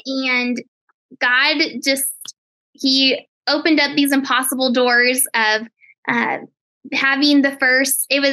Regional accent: Colorado, United States; I am not in Canada, but I am in Colorado, and I actually was just born and raised in Colorado, and I just love it so much.

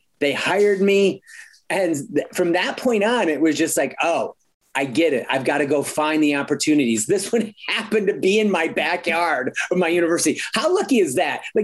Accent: Michigan, United States; It was devastating because I'm from Michigan.

